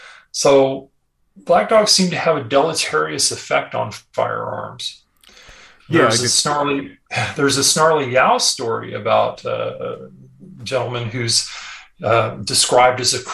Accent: Texas, United States; You can tell I'm from Texas originally.

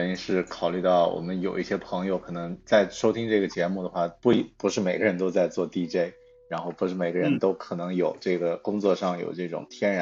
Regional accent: Yunnan, China; 因为我老家就是云南

